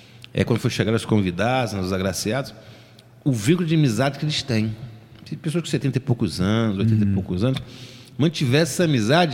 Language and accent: Portuguese; Nova Friburgo, Rio de Janeiro, Brazil; Sim, eu sou nascido aqui na Nova Friburgo.